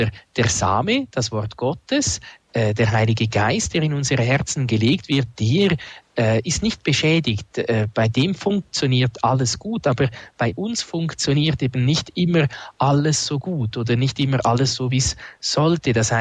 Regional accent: Switzerland; Als Schweizer hat man da meistens ein bisschen Mühe.

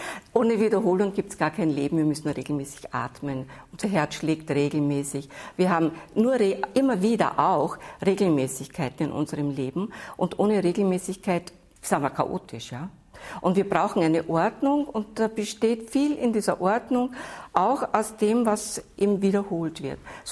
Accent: Vienna, Austria; ich bin Wienerin, deshalb weiß ich das auch genau

